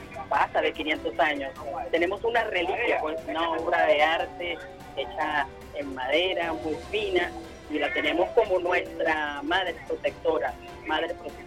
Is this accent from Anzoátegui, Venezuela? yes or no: yes; Barcelona, Anzoátegui, Venezuela; esa energía de mi pueblo oriental, pues yo soy de Barcelona, estado Anzoátegui